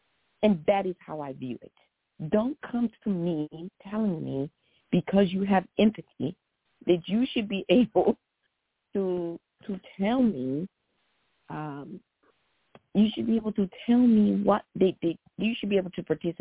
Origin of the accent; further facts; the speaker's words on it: Midwest, United States; the same type of robust civics and social studies that we had growing up in the Midwest that they did out here